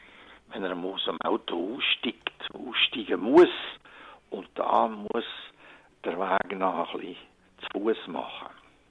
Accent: Mels, St. Gallen, Switzerland; aufgewachsen bin ich in den Weinberg von Heiligkreuz am Gunzen und auf der Sonnenseite vom Elz, von dem stattlichen Dorf Melz, mit einem gewissen, auch traditionellen Katholizismus noch, mit einem Kapuzinerkloster.

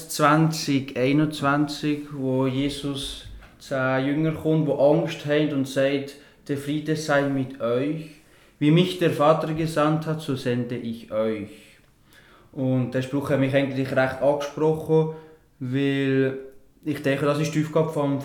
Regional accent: Üsserberg, Valais, Switzerland; accent: Valais dialect; Der Walliser Dialekt kann ich nicht verstecken. Ich bin im Wallis aufgewachsen, in Üsserberg geboren. Das ist ein kleines Dorf an der Südrampe, in der Nähe von Visp. Ich bin hier aufgewachsen als viertes Kind von 6. Wir sind ja, katholisch eigentlich aufgewachsen

